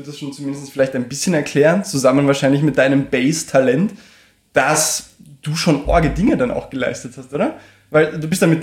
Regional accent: Carinthia, Austria; also born or lived in Vienna; ich bin ja komplett, also ich meine, in Wien aufgewachsen, aber ansonsten born and raised, mehr oder weniger, in Kärnten.

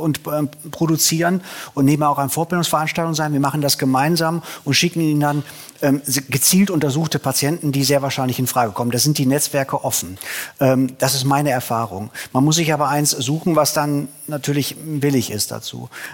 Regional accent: Bremen, Germany; ich komme ja aus Bremen, für uns ist Niedersachsen ja Outback.

